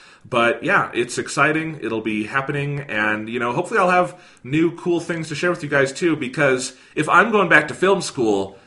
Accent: Iowa, United States; born there; I am originally from Iowa. I was born there. Thomas was born there. We go back there every so often, so I know the area. I have a ton of family there.

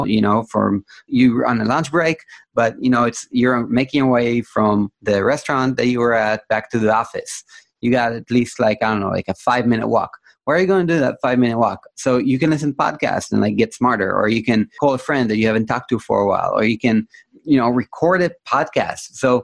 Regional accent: Herzliya, Tel Aviv District, Israel; I was commuting from Tel Aviv to Herzliya, my hometown.

